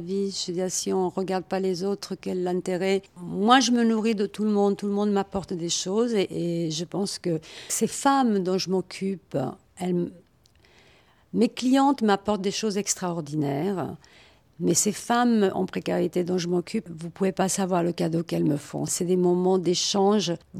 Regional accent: Italy; French is a second language; now in Paris, France; Moi, je ne suis pas française, je le suis maintenant parce que j'ai demandé ma nationalité française, mais je suis italienne

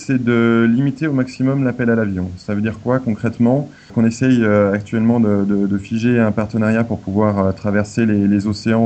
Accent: Annecy, Auvergne-Rhône-Alpes, France; sachant que je suis originaire de Haute-Savoie, à Annecy. Proche de la nature

